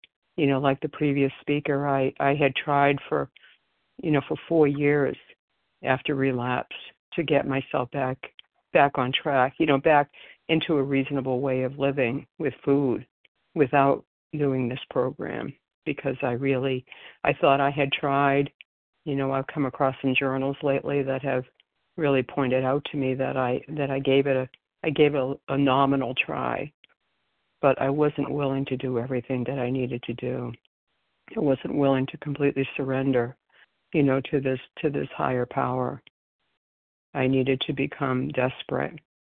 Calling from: Florida, United States; I'm calling from Florida this morning.

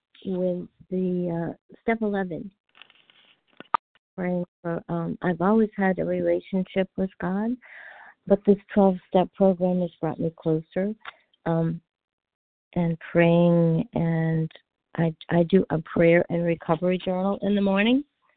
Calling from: Florida, United States

